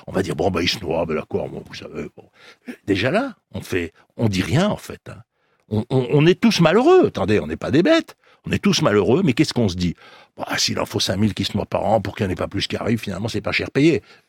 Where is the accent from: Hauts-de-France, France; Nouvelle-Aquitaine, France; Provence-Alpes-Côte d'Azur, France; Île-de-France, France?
Provence-Alpes-Côte d'Azur, France; Marseille; Moi, je suis Marseillais.